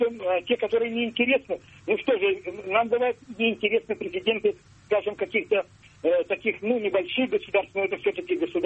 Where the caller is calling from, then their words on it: Yaroslavl, Yaroslavl Oblast, Russia; Я из Ярославля.